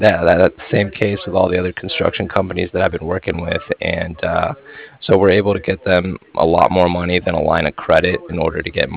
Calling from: Cardiff, Wales, United Kingdom; I was calling from Cardiff

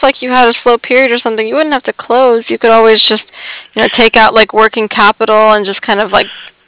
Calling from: San Diego, California, United States; Oh, we're in San Diego.

